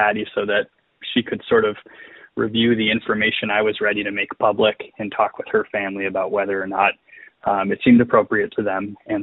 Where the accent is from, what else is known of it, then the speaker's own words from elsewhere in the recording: Lake Linden, Michigan, United States; You know, I grew up in Lake Linden, Michigan, which is very close to the Calumet area, and I had never heard of this story before.